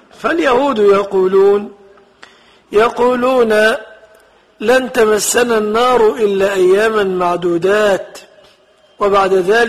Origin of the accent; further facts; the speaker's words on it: Egypt; وفي بلادنا مصر ها هي الأهرامات شاهدة على أهلها بذلك